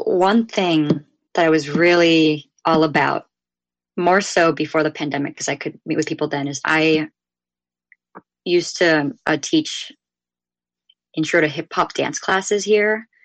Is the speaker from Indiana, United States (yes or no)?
no; San Jose, California, United States; Like, I grew up in San Jose, California, and it's such a big city. It has 1 million people